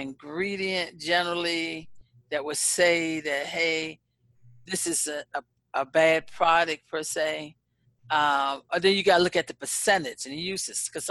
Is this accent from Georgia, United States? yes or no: yes; Savannah, Georgia, United States; because that's the way I grew up in Savannah.